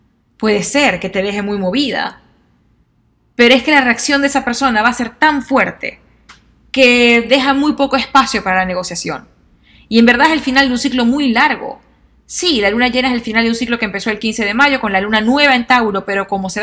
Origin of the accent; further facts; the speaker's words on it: Venezuela; Es seguro, como decimos en mi país Venezuela, es un tiro al piso, ya está.